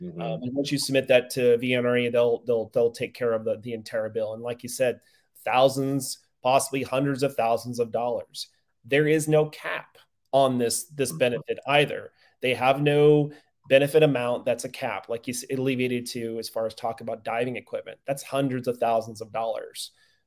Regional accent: Montana, United States; now in Texas, United States; And I didn't meet that criteria because I'm from Eastern Montana. So my MEPS is up there in Montana. So I became a Texas resident after being here for about 10 years.

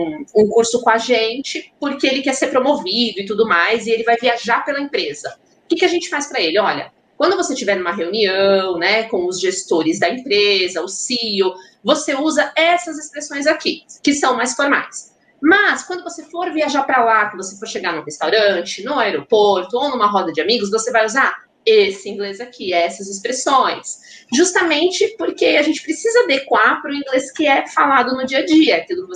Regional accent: São Paulo, Brazil; Aí, paulista, mano! A gente é paulista! É outro sotaque.

